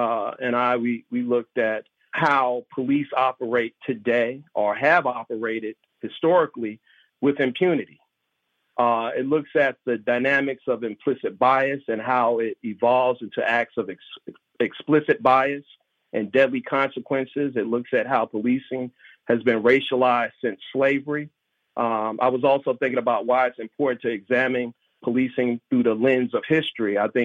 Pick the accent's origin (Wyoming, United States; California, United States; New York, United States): New York, United States; Brooklyn; I think it's partly because of my childhood growing up in Brooklyn that partly inspired me to embark on such a research project later in life.